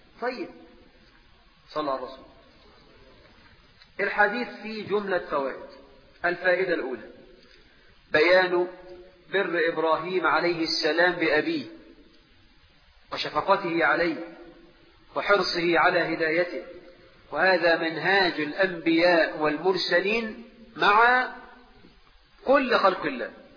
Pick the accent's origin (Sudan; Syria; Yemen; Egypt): Egypt; وعندنا في مصر النخلة عند الفلاح دي حاجة كبيرة جدا.